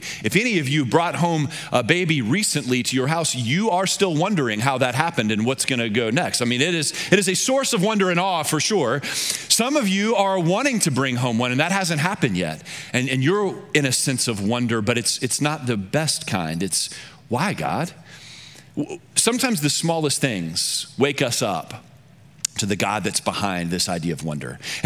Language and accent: English; Louisiana, United States; I grew up in Louisiana, South Louisiana in particular, where everything is flat.